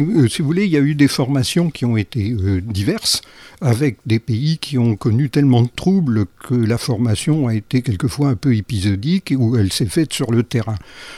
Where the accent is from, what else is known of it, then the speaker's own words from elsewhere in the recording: France; comme nous sommes français